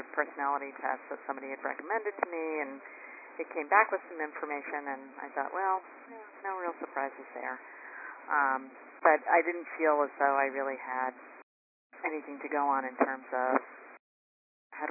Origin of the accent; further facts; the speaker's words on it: New York, United States; I'm from New York.